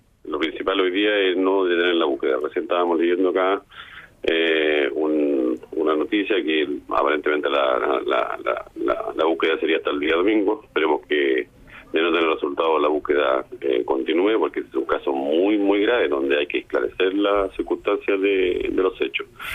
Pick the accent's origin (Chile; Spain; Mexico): Chile; Biobío; Recuerda que yo soy del Bío Bío